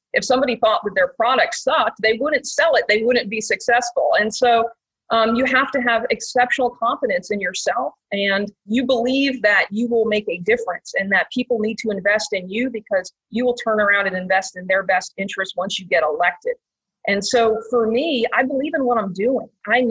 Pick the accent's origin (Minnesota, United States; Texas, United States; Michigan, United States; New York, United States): New York, United States; I grew up in upstate New York. Woodstock was in my school district.